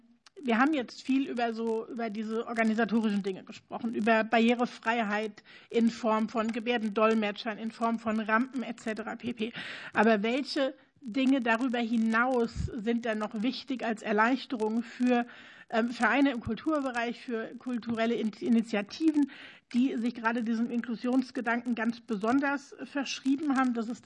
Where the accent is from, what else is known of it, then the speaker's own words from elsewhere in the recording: Wiesbaden, Hesse, Germany; ich komme aus der Karnevalhochburg Wiesbaden, also ganz, ganz hervorragend.